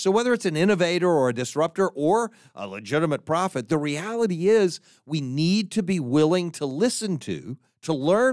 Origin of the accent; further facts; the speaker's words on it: United States; That's because I'm an American. Americans are pragmatists.